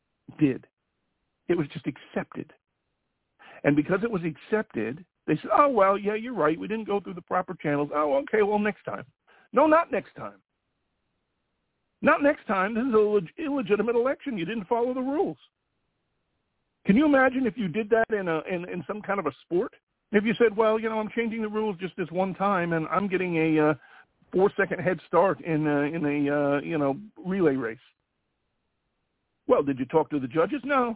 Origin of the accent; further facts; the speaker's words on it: Ireland; I'm Irish, so I can say it, all Irish people are lazy and horrible